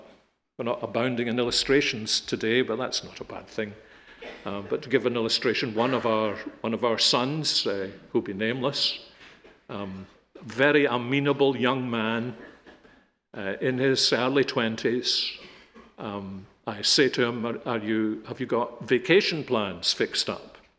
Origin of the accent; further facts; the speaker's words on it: Scotland, United Kingdom; not that we would do it because we're not Americans, we're Scottish